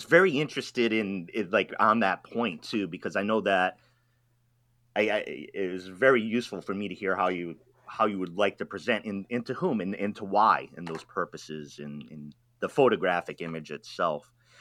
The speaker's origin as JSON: {"language": "English", "region": "East Coast", "country": "United States", "lives_now": "West Coast, United States", "said": "I'm from the East Coast, and the Atlantic Ocean is so very different from the Pacific Ocean. And then when I moved out to the West Coast"}